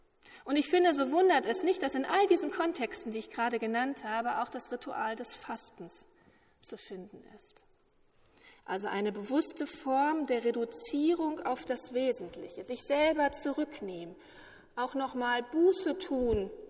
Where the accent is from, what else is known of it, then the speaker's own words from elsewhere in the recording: Düsseldorf, North Rhine-Westphalia, Germany; So wird er zumindest in meiner alten Heimatregion Düsseldorf genannt.